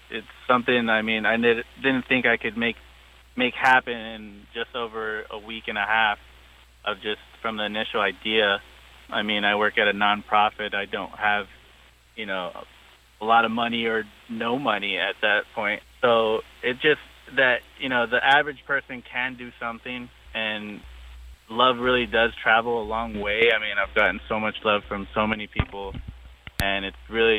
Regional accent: Arizona, United States; I grew up in southern Arizona, deep Basque Yaqui traditions and cultures. So I've always felt connected, and I am Native American.

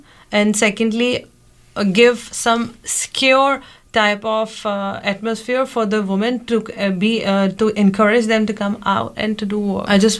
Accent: Punjab, Pakistan; I'm from Punjab, the biggest state of Pakistan, and I'm currently living in Lahore, that is the capital of Punjab.

